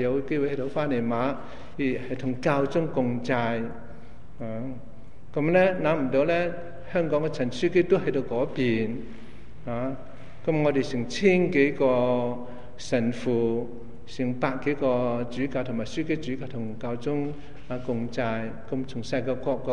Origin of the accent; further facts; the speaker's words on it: China; 我哋中国人朝圣嘅地方，我哋中国教友朝圣嘅地方